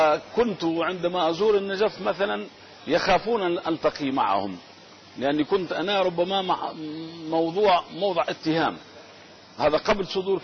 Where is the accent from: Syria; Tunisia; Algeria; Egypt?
Tunisia; born there; أجدادنا من الموسويين الذين نزحوا من السماء ومن سماوة العراق. إذن أنا عراقي الأصل وتونسي المولد